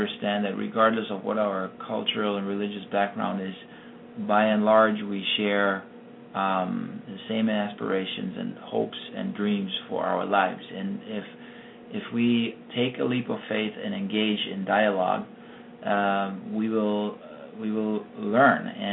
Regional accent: Germany; I grew up playing basketball growing up in Germany.

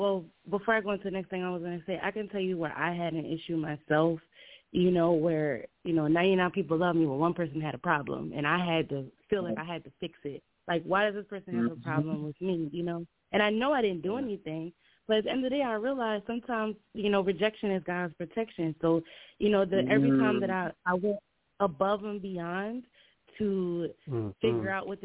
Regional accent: Atlantic City, New Jersey, United States; Atlantic City. I'm from Atlantic City.

